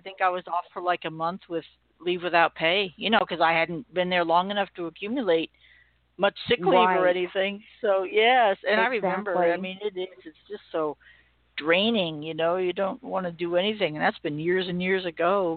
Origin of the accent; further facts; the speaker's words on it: New York, United States; I grew up in New York, actually, and grew up out on Long Island.